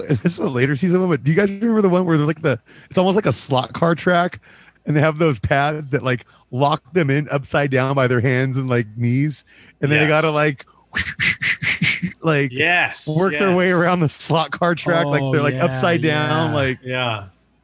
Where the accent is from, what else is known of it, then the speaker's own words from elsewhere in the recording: Whittier, California, United States; Whittier, California, just outside of LA.